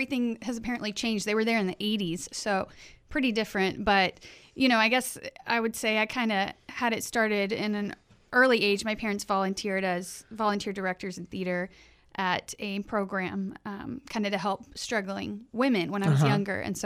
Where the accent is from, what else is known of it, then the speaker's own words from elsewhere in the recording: Fort Worth, Texas, United States; I am from Fort Worth, Texas.